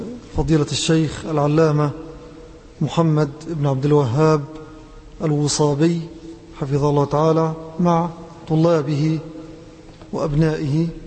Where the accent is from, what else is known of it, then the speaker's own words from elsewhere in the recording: Egypt; الحضور إلى بلدنا مصر هنا